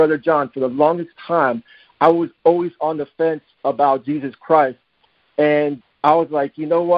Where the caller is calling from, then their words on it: Orlando, Florida, United States; I'm calling you from Orlando, Florida right now.